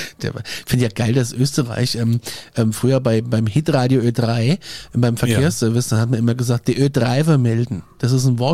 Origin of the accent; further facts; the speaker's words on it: Aschaffenburg, Bavaria, Germany; ich bin neulich total dumm hier in Aschaffenburg, in meiner Heimatstadt.